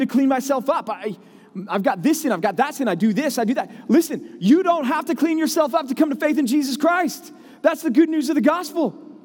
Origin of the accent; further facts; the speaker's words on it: Texas, United States; I'll go to church because I'm a Texan and that's what we do here.